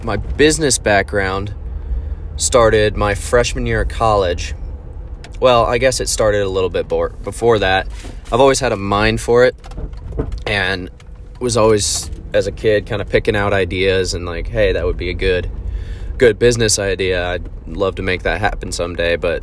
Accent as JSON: {"language": "English", "town": "Monroe", "region": "Washington", "country": "United States", "tie": "born or raised there", "said": "I grew up in the Seattle area in the Pacific Northwest, about an hour north of Seattle, a little town called Monroe. Had about 20,000 people, one high school."}